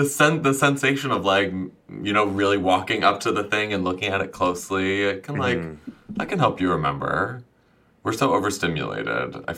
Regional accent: Champaign, Illinois, United States; I'm from Champaign.

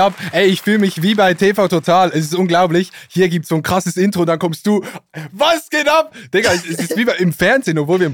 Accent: Switzerland; Ich komme ja aus der Schweiz

